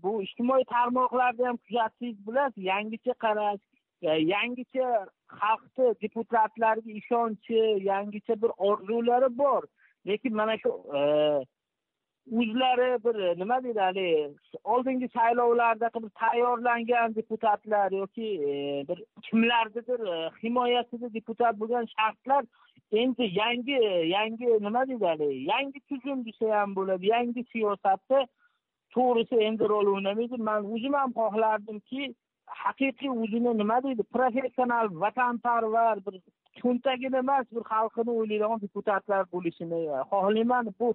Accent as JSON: {"language": "Uzbek", "town": "Rishton", "region": "Fergana Region", "country": "Uzbekistan", "said": "o'zimni qishlog'im endi Rishton tuman deydi"}